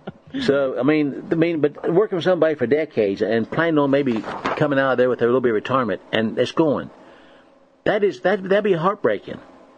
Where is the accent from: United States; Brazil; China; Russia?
Russia; And I come from Russia, folks.